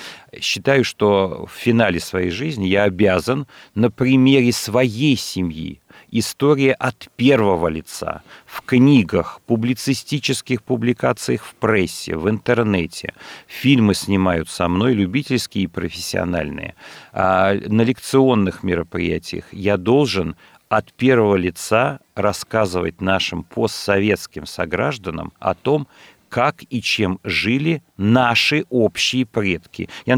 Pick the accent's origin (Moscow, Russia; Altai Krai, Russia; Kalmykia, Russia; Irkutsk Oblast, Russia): Kalmykia, Russia; Я сам калмык.